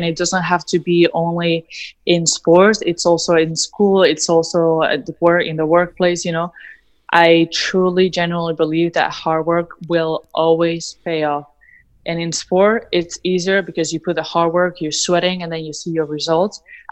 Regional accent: Madrid, Community of Madrid, Spain; moved away as an adult; now in United States; I started in Spain. I was born and raised in Spain, in Madrid. I played there until I was 17, almost 18 years old in Madrid.

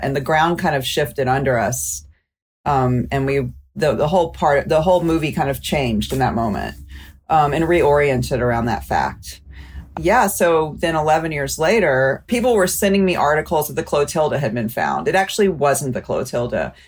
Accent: Mobile, Alabama, United States; I'm from Mobile and I'm white.

